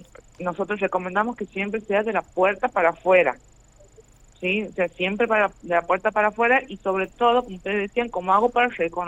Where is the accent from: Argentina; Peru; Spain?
Argentina; nosotros como ciudadanos argentinos tenemos la obligación de exigirle al censista la identificación